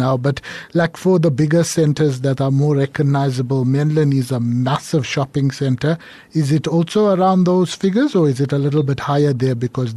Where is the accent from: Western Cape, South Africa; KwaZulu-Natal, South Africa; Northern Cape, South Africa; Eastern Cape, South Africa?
KwaZulu-Natal, South Africa; Durban; I'm from Durban, so I know formally, I know the city well.